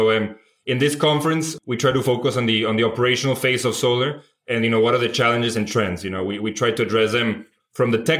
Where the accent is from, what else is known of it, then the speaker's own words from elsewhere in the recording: north, Mexico; now in Netherlands; I'm originally from Mexico. I'm based in the Netherlands now. And yeah, I mean, I've always been interested in sustainability. I'm from the north of Mexico. It's historically an industrial land.